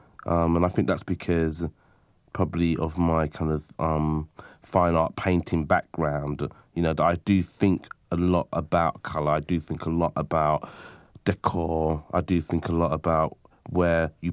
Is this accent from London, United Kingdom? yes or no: yes; London, United Kingdom; where I grew up in East London, which was a traditionally kind of working class area and a traditionally an immigrant area, it was quite a tough area too.